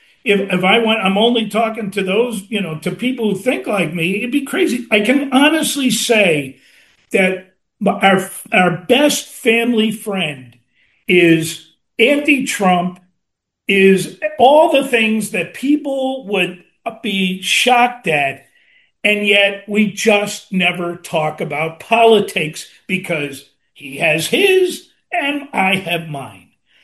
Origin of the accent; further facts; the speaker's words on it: New York City, New York, United States; And like I say, I mean, I grew up in New York City. You're exposed to everything.